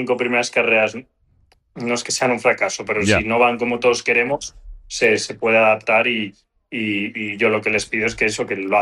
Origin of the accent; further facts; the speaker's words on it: Spain; para mí eso como piloto español es algo que me enorgullece muchísimo